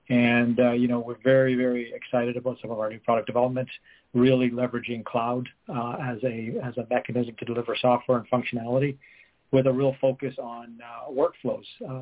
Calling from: Calgary, Alberta, Canada; I'm calling from Calgary, Alberta

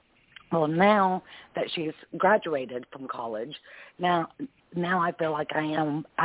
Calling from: Knoxville, Tennessee, United States; Knoxville, Tennessee.

